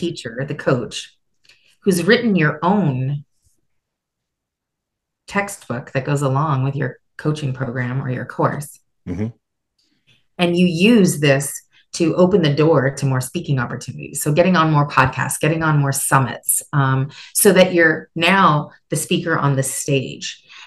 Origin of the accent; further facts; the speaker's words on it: Canada; I'm Canadian.